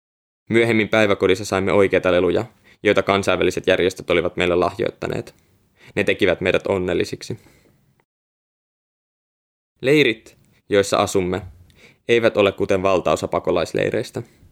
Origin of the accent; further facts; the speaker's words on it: Smara, Tindouf Province, Algeria; Itse vartuin Smarassa, jossa meillä tai kenelläkään muulla ei ollut väritelevisiota, vaan kaikki olivat vain mustavalkoisia. Sähköjohtoja ei myöskään ollut, eikä niitä ole vieläkään.